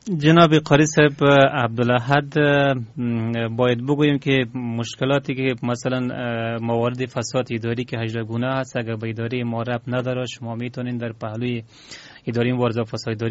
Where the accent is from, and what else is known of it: Afghanistan; born or raised there